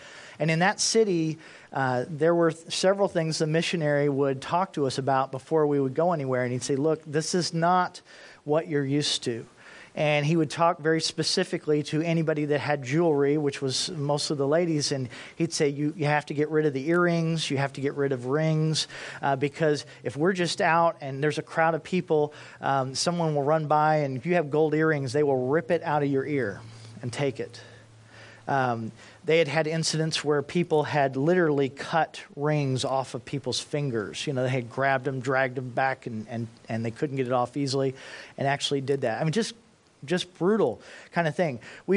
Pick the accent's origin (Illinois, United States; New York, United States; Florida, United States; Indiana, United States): Indiana, United States; Indianapolis; I grew up in Indianapolis, Indiana.